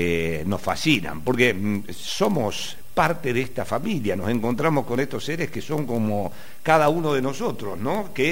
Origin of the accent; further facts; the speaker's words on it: Tucumán, Argentina; Imagínate que yo soy tucumano, si los habré cargado.